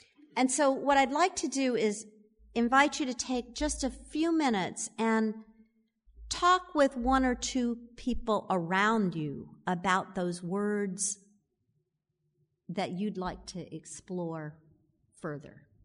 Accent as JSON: {"language": "English", "region": "the South", "country": "United States", "tie": "born or raised there", "said": "I grew up in the South"}